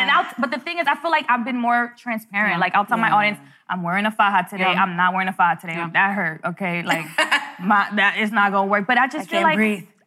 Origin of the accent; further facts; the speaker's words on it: Brooklyn, New York, United States; I'd be like, I'm just from Brooklyn.